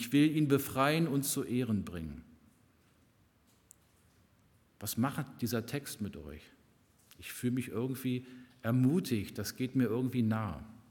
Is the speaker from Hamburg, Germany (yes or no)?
no; Braunschweig, Lower Saxony, Germany; da wo ich herkomme, sang man zu dieser Zeit lange Lieder mit Orgelbegleitung aus dem Gesangsbuch.